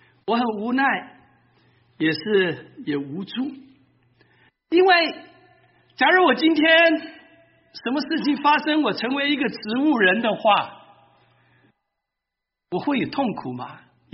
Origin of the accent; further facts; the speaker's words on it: Taiwan; born there; 我是50年出生的，都快要70岁了，那么日子很苦。我是在台湾出生的第一代